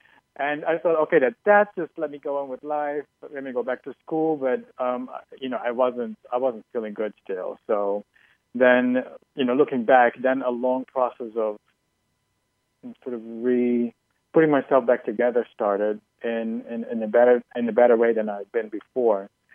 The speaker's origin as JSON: {"language": "English", "country": "Netherlands", "second_language": "English", "said": "I wasn't really raised in any religion. I'm from the Netherlands, and we're kind of cerebral, rational people."}